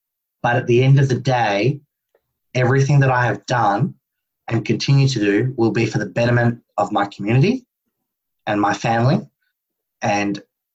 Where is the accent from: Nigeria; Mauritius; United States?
Mauritius; Obviously, having a cultural background, I love my Indian food. I love my Italian food. I love my Mauritian food, because I'm from Mauritius, which is Indian-inspired.